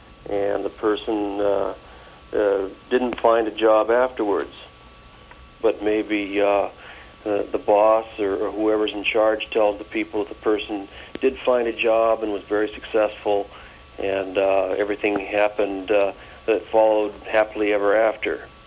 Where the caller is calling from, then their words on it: Virginia, United States; Virginia.